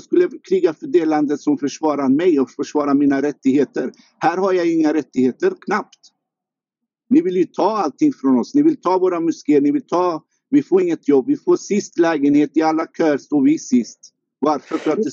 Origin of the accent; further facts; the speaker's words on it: Sweden; Jag är svensk och har gjort lumpen här